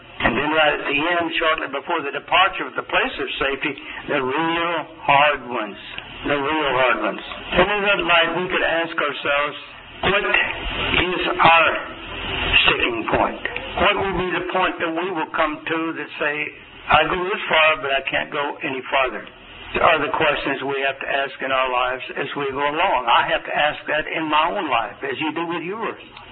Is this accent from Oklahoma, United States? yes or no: yes; Oklahoma, United States; like I grew up in Oklahoma, on the pastures or wherever